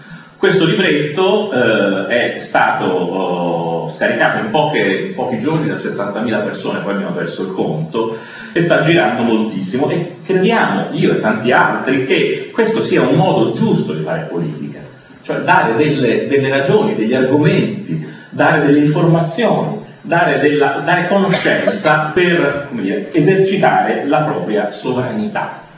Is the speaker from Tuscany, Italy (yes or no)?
yes; Florence, Tuscany, Italy; Avremmo voluto da Toscani che vincesse Siena, ora non so, da Fiorentina, ma insomma da Toscani avremmo potuto desiderare che vincesse Siena